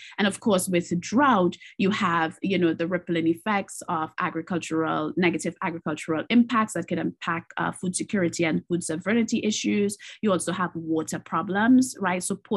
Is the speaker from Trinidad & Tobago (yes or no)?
yes; Trinidad & Tobago; I'm Trinidadian by birth. And so I grew up in Trinidad and Tobago in a rural community. And interestingly, that rural community was also an oil drilling community.